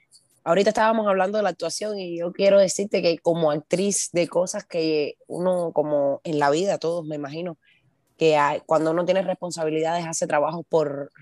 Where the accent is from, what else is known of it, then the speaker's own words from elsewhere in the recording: Cuba; moved away; yo me fui de Cuba y que todos los cubanos nos vamos de Cuba buscando libertad